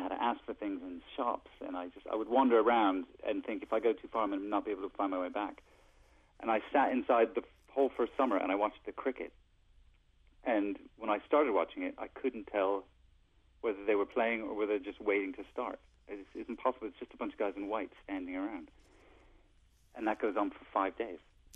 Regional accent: Connecticut, United States; moved away as an adult; At the time, I'm from Connecticut originally, but at the time I was working in New York. So I was living in New York in a sort of squalid little apartment.

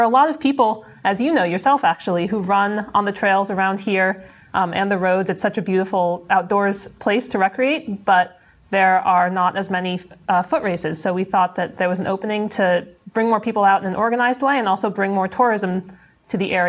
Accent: California, United States; I'm from California originally.

